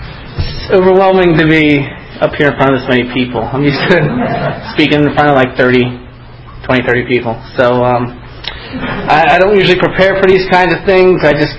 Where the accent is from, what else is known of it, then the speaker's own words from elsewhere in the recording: Limerick, Pennsylvania, United States; And I grew up in Limerick, Pennsylvania, about 45 minutes away from here.